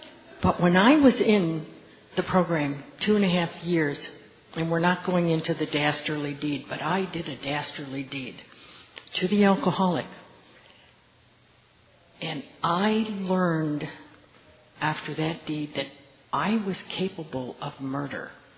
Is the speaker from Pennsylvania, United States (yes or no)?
yes; Warren, Pennsylvania, United States; from Warren, Pennsylvania.